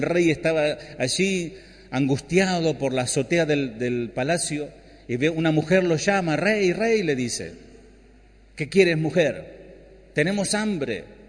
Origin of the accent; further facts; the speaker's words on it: Berazategui, Buenos Aires Province, Argentina; Yo me crié en Berazategui.